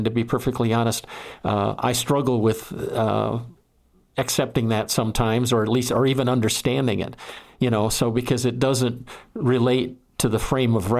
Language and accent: English; Midwest, United States; I grew up in the Midwest in a very probably traditional type place.